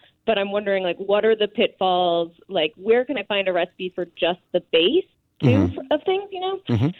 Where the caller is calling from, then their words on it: Concord, New Hampshire, United States; I'm calling from Concord, New Hampshire.